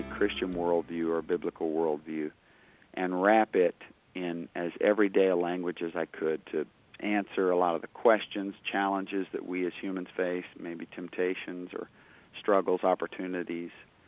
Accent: Texas, United States; He moved out west, which is why I was born out in Texas, obviously, and raised us out that direction.

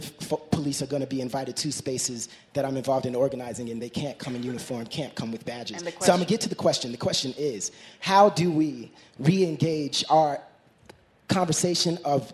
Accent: New York City, New York, United States; now in Oakland, United States; I'm from New York City. I live in Oakland.

